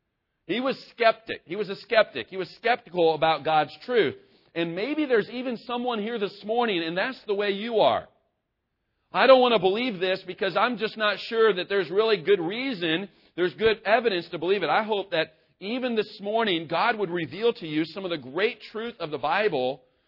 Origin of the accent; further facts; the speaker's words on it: Kansas City, Missouri, United States; I was driving from South Carolina to my hometown in Kansas City, Missouri.